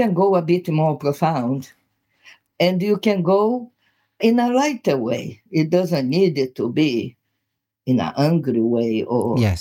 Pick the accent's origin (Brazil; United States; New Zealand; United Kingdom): Brazil; accent: Brazilian; English is a second language; It's my accent, okay? You guys there listening to it, you might have a bit of a problem to adjust your ear to this Brazilian accent.